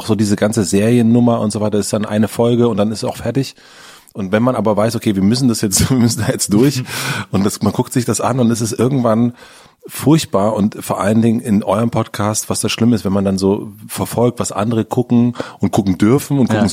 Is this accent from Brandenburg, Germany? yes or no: yes; Gröden, Brandenburg, Germany; Gröden, und das ist in Südbrandenburg.